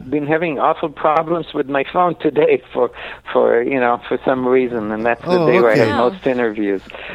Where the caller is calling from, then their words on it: Brookline, Massachusetts, United States; From Boston, Brookline, Massachusetts, just outside Boston.